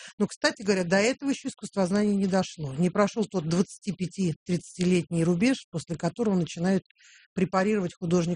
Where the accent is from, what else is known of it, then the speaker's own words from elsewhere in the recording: Tashkent, Uzbekistan; moved away as an adult; also born or lived in Tetyushi, Russia; now in Moscow, Russia; Родился в Тетюшах на Волге, да. Потом пожил долгое время в Ташкенте, умудрился кончить там школу вместе с Чуйковым.